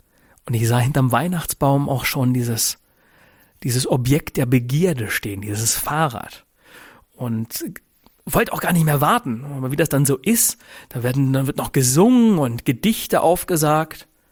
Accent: Winkel, Lower Saxony, Germany; also born or lived in Celle; wir hatten ein Haus in der Nähe von Gifhorn im Örtchen Winkel mit einem ganz, ganz großen Grundstück. Ich bin ganz behütet und unterstützt aufgewachsen

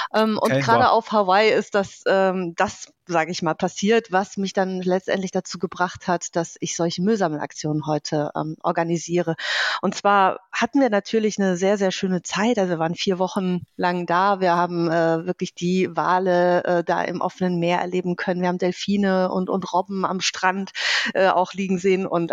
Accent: Düsseldorf, North Rhine-Westphalia, Germany; ich komme aus Düsseldorf.

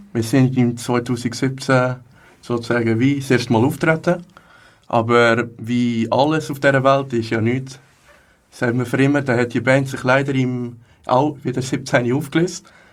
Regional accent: Hägglingen, Aargau, Switzerland; Wollen ist eigentlich schon wie eine zweite Heimat für mich. Ich komme aus Häcklingen, da ist gerade nebendran.

